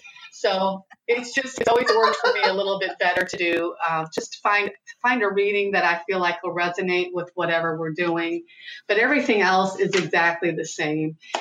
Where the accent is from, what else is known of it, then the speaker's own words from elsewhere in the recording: Indiana, United States; Well, because I'm from Northwest Indiana, I don't do that breathing exercise.